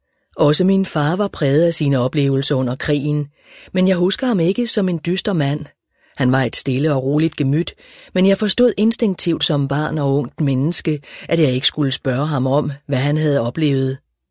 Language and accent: Danish; Humlebæk, Capital Region of Denmark, Denmark; Selv blev jeg født i Humlebæk i 1951. Her voksede jeg op i en lille familie